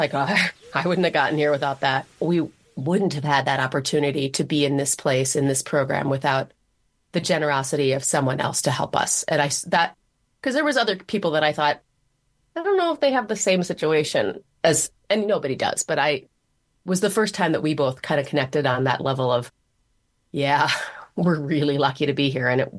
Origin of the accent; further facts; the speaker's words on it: Minnesota, United States; And I said, you know, I'm from Minnesota.